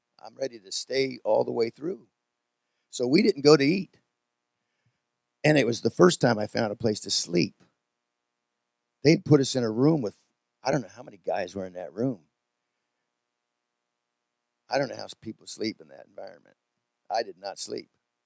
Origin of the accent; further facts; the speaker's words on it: Puyallup, Washington, United States; I didn't minister in Seattle. I mean, we did some street meetings up there a time or two, but I was from Puyallup.